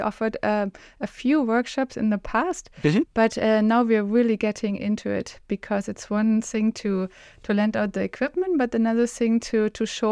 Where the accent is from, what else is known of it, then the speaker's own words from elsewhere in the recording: East Germany, Germany; English is a second language; Yes, so I grew up in East Germany, which was a socialistic country.